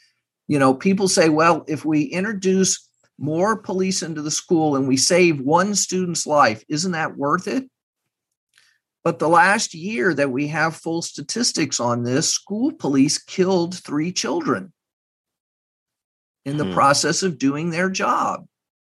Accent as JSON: {"language": "English", "region": "Texas", "country": "United States", "said": "I'm from Texas. I have family not far from Uvalde."}